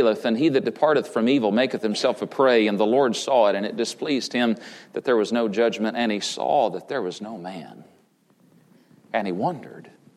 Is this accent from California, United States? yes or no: no; Tennessee, United States; Did I say that right? I'm from Tennessee. I sometimes mess things up. All deference to Southerners here this morning.